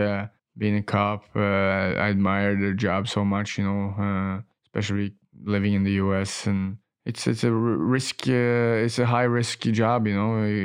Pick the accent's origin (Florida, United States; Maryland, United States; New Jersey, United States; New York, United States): New York, United States; also born or lived in Dallas; Obviously, I was a young kid growing up in New York. A lot of fun stuff happening for a young kid in New York.